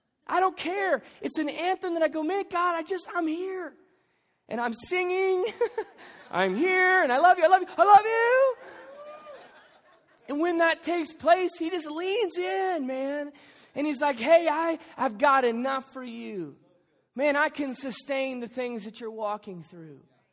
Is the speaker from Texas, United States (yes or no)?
yes; Texas, United States; And I grew up in Texas, and there are a couple things that are important in Texas